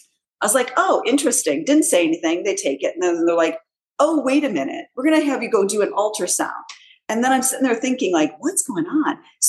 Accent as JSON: {"language": "English", "town": "Cleveland", "region": "Ohio", "country": "United States", "said": "someone said to us when we said we're from Cleveland, they're like, oh, where that train spill was"}